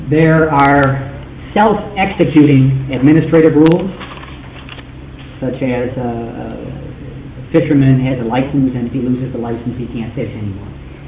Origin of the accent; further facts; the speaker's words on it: Flossmoor, Illinois, United States; And I am from Flossmoor, Illinois, but I'm a Texas lawyer